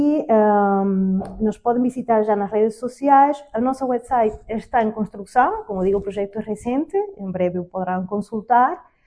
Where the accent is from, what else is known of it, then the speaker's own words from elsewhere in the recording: Spain; accent: Spanish; Portuguese is a second language; moved away as an adult; now in Azores, Portugal; como penso que podem sentir pelo meu sotaque, eu não sou portuguesa, eu sou espanhola. E há alguns anos que resido já nos Açores